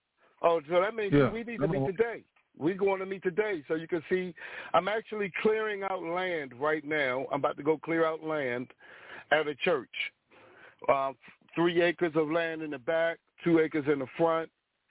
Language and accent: English; Baltimore, Maryland, United States; I'm from Baltimore, Maryland. Thank you so much for everybody for listening to me. Born and raised.